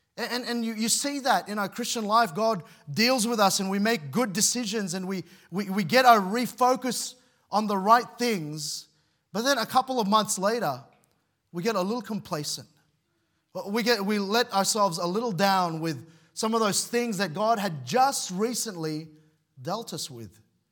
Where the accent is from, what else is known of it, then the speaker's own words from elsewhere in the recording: Mount Druitt, New South Wales, Australia; I grew up in Western Sydney. And Western Sydney wasn't a genteel place when I was growing up in Western Sydney. All right, the area that I particularly grew up in was Mount Druitt. And Mount Druitt was often featured in the news for very, very wrong reasons.